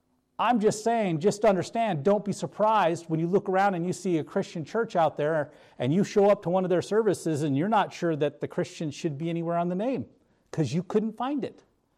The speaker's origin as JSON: {"language": "English", "region": "North Dakota", "country": "United States", "tie": "born or raised there", "said": "I grew up in North Dakota, so the closest professional football team we had was the Minnesota Vikings."}